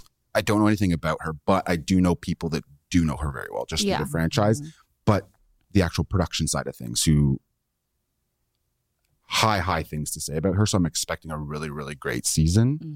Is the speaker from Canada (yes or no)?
yes; Canada; I'm a Canadian kid.